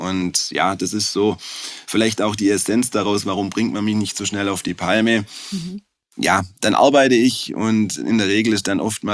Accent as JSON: {"language": "German", "region": "Baden-Württemberg", "country": "Germany", "accent": "Swabian", "said": "Ich komme aus Schwaben, bin Schwabe, bin 43 Jahre alt"}